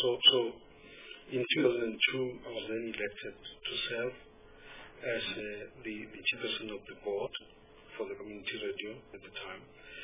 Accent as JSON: {"language": "English", "region": "Limpopo", "country": "South Africa", "said": "I hail from Limpopo."}